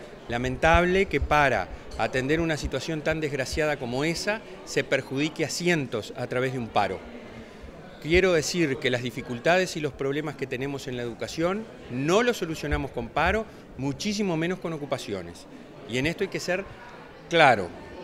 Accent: Tacuarembó, Uruguay; Lo que a mí me enseñaron de chiquito en Tacuarembó, me lo enseñó mi familia

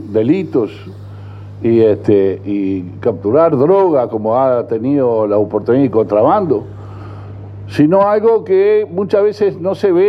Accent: Uruguay; como uruguayo

